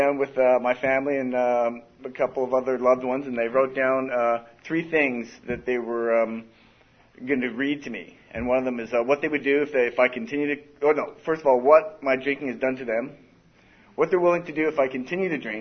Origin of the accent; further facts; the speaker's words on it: Canada; moved away as an adult; now in San Diego, United States; I was born and raised in Canada. Moved here to San Diego when I was 19.